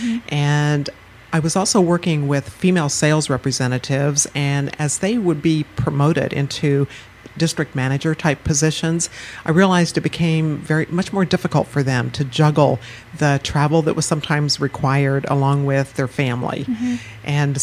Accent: Midwest, United States; I grew up in the Midwest.

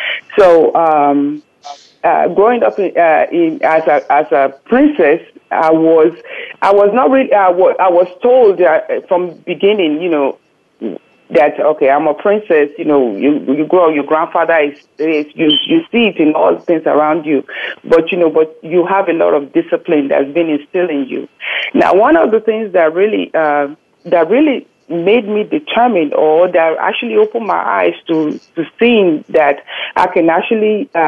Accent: Lagos, Nigeria; Growing up in Lagos, Nigeria

